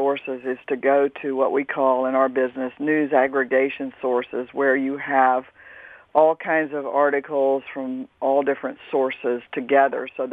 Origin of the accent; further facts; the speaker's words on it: Land O'Lakes, Florida, United States; I'm a country girl. I grew up in Land O'Lakes, Pasco County. My family was citrus growers. My grandfather was a first permanent settler of Lutes. So I go way back to Florida roots that are deep